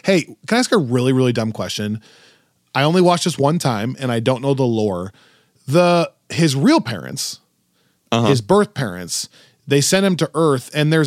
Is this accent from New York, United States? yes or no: no; Orange City, Iowa, United States; Look, I grew up in Iowa. I grew up in Iowa. I'm from Orange